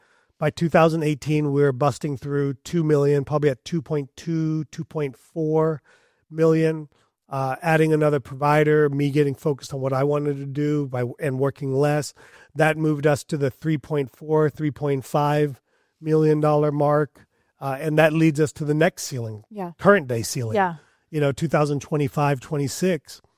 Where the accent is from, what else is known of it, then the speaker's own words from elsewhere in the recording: India; moved away; As an Indian immigrant, you know, like the guy that woke up at 2 o'clock in the morning to clean a room in case we could rent it again that night.